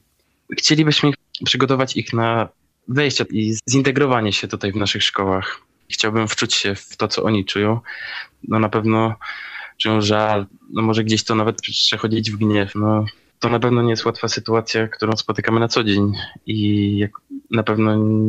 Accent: Działdowo, Warmian-Masurian Voivodeship, Poland; Jestem z Działdowa, w województwie warmińsko-mazurskim.

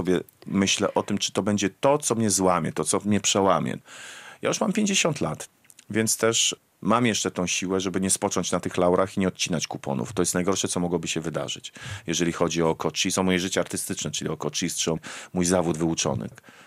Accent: Białystok, Podlaskie Voivodeship, Poland; also born or lived in Szczecinek / Koszalin; A całe moje dzieciństwo, piękna młodość, to Białystok.

